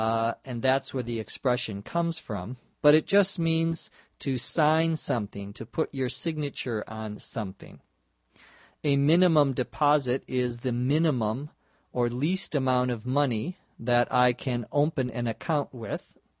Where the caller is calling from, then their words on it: Los Angeles, California, United States; from Los Angeles.